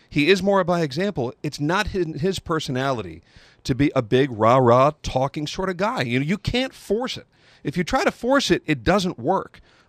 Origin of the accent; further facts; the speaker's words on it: Baltimore, Maryland, United States; when I grew up in Baltimore, so my first real first couple of impressions were the end of the 89 season